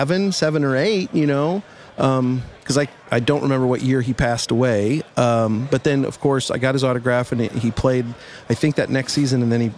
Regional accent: Kansas City, Missouri, United States; born or raised there

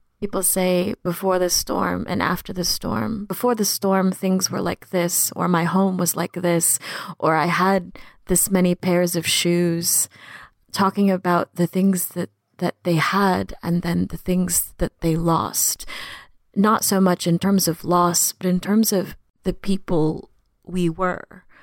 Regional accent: Philippines; now in New Orleans, United States; I came to New Orleans in 2001 with my two parents. We're immigrants from the Philippines.

